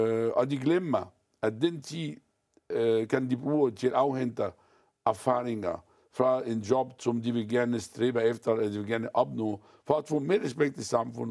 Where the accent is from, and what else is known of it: Egypt; moved away as an adult; now in Denmark